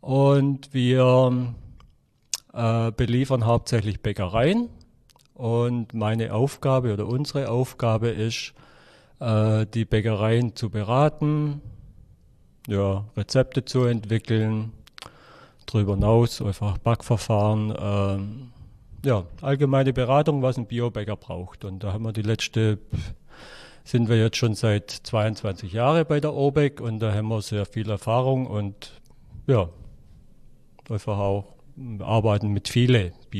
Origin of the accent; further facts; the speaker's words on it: Baden-Württemberg, Germany; Also ich komme aus dem Oberschwäbischen. Wir waren ich sag mal, ein einfacher Haushalt.